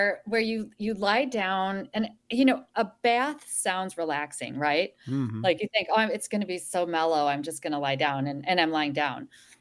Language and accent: English; Midwest, United States; as a Midwesterner myself, going to Palm Springs.